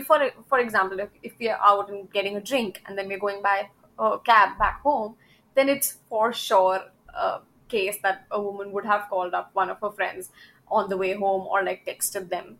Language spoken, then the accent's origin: English; India; I think every kid growing up in India, like if they're going out, you're playing cricket with your friends.